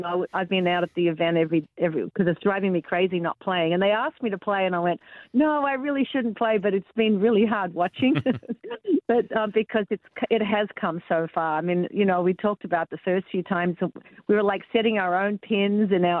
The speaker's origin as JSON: {"language": "English", "town": "Sydney", "region": "New South Wales", "country": "Australia", "tie": "born or raised there", "said": "So it was really fun to be in my hometown in Sydney."}